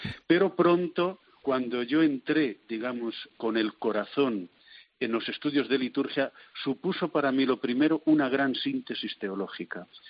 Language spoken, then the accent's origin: Spanish; Valladolid, Castile and León, Spain; also born or lived in Rome, Italy; Digamos que he nacido y crecido en Valladolid, he ampliado estudios, he madurado en la Universalidad de Roma. Después, al ser ordenado presbítero, regresé de nuevo a Valladolid